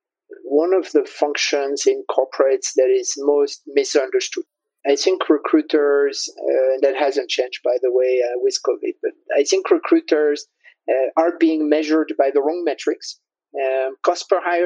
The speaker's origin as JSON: {"language": "English", "country": "France", "tie": "born or raised there", "also_born_or_lived": "Prague, Czechia", "moved": "as an adult", "said": "And I was born and raised in France, and there weren't a lot of entrepreneurial opportunities in France at the time."}